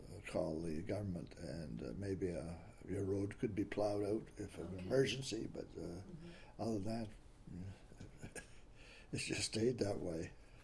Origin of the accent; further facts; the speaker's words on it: Boar's Head, Georgia, United States; born there; And we moved to various places. And I was born in Boar's Head. That's by Milledgeville.